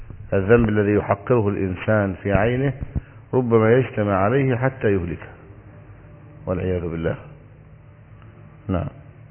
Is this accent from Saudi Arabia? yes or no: no; Egypt; وهذه البلاد لا يعرفون الدجاجات إلا على سبيل النزهة، خلاف عندنا في مصر.